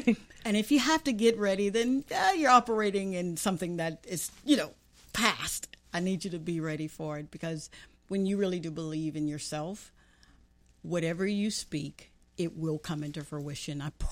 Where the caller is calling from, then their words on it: Atlanta, Georgia, United States; Atlanta, Georgia.